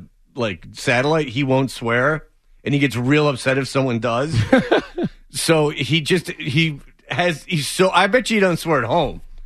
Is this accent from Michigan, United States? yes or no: yes; Detroit, Michigan, United States; because I'm from Detroit, and this is my only way I can go back in time